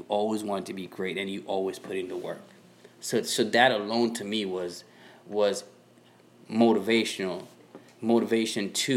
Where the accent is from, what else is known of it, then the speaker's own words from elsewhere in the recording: Boston, Massachusetts, United States; I know nobody liked the Boston Celtics, but I was raised in Boston.